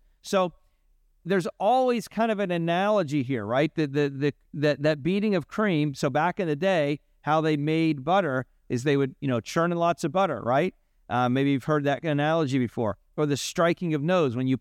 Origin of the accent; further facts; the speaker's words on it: Pennsylvania, United States; I'm from Pennsylvania originally, now I live in South Florida